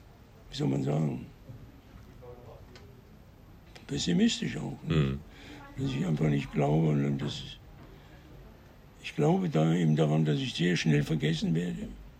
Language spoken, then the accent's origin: German; Marseille, Provence-Alpes-Côte d'Azur, France; wir sind aus Marseille, wir sind Marseille begraben, da gibt es ein Familiengrab